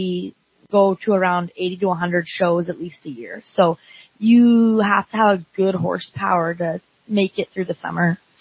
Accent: Canada; which, I mean, we're from Canada, but we're very proud to come down and fly the American flag.

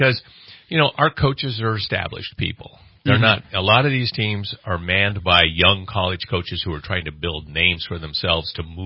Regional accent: California, United States; growing up in Verdeville, California, just north of Anderson, we had three different sandlots as a kid growing up.

